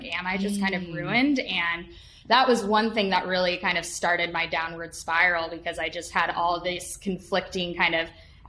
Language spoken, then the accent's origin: English; Utah, United States; moved away; so I grew up mainly in Utah. And so this is, I'm 27 now. So this is like over a decade ago at this point when I was living there.